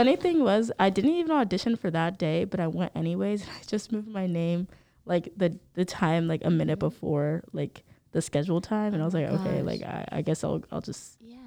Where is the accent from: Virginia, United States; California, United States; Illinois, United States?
Virginia, United States; Stafford; Yes, okay, so I'm from Stafford, Virginia.